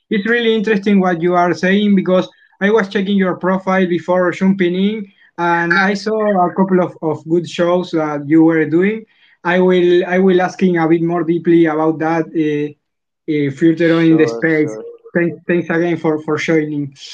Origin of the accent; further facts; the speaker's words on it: Argentina; I'm from Argentina, and here trap music is really popular.